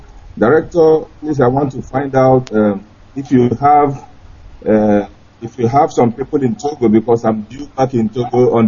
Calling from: Guangzhou, Guangdong, China; Yes, I'm calling from Guangzhou in China right now, but I'm based in Tokyo.

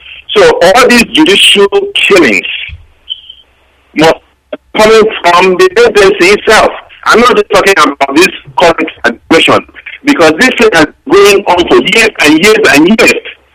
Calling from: Malaysia; I'm calling from Malaysia.

